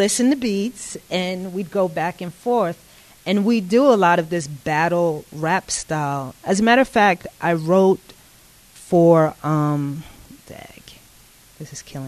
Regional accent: Bronx, New York, United States; I grew up in the Bronx at the time that hip-hop was birthing

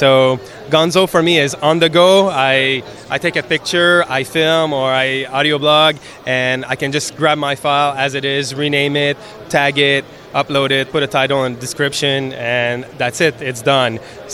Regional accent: Montreal, Quebec, Canada; I grew up in Montreal

